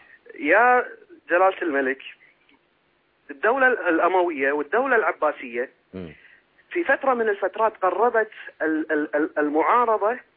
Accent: Kuwait; كوني أنا كويتي

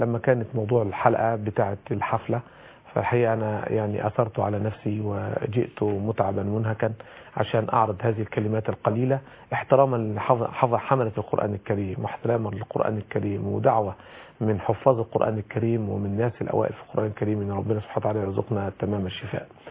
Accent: Abu Rawash, Giza Governorate, Egypt; born there; في قريتنا مسقط رأسي، قرية أبو رواش

